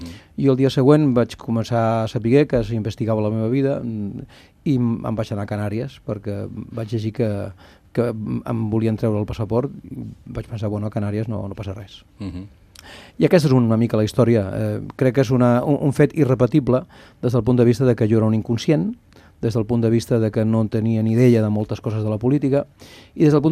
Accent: Barcelona, Catalonia, Spain; born there; Jo és que no em sento espanyol, no em sento, he nascut a Barcelona

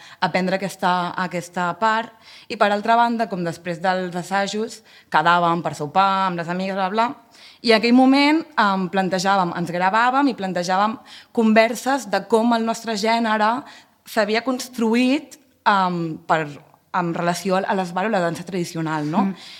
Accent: Torrelles de Llobregat, Catalonia, Spain; Galop de Panderetes és una dansa de l'esbar del meu poble, de Torrelles de Llobregat, que havíem ballat des de peques.

